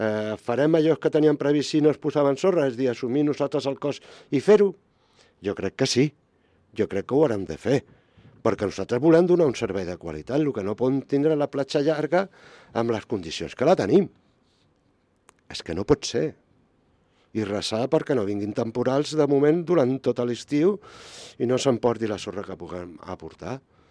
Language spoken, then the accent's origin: Catalan; Roda, Catalonia, Spain; I pels que no vivim allà baix al Roc i som de Roda